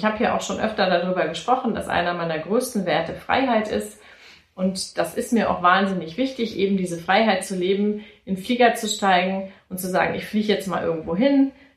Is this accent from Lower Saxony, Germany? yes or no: yes; Hanover, Lower Saxony, Germany; also born or lived in Munich / Nuremberg; ich komme ja aus Hannover, ich bin in Hannover zu Hause oder in München. Und in Nürnberg habe ich mich nicht so zu Hause gefühlt. Das sind so die drei Städte, wo ich am meisten gelebt habe.